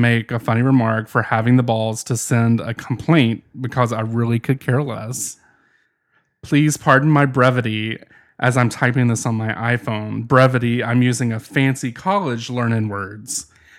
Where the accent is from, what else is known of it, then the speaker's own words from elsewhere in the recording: Virginia, United States; So, and I probably did say it because I'm from Virginia and I feel like I can say it.